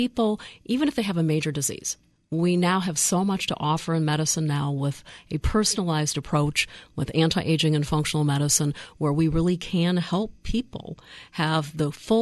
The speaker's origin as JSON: {"language": "English", "town": "Detroit", "region": "Michigan", "country": "United States", "tie": "born or raised there", "said": "You know, I grew up in Detroit, so I'm still a Lions fan."}